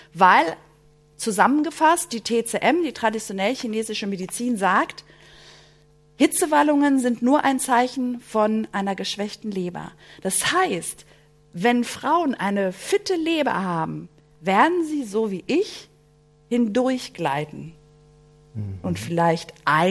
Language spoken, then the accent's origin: German; Greece; German is a second language; Essen, also hallo, ich bin Griechin.